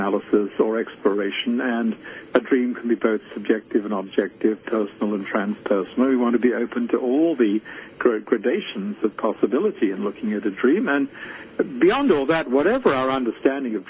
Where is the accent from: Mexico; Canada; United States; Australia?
Australia; I grew up in Australia